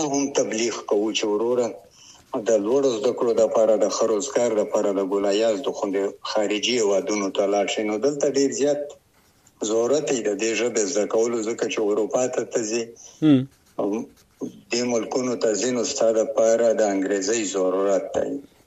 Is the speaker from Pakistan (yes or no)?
yes; Wana, Khyber Pakhtunkhwa, Pakistan; ز د سویلی وزیرستان دوانه او سیدن کې یم. ما لومړنۍ زده کړې په موسانی کې په پبلک سکول وانه کې کړې دي تر لسم ټولګي پورې.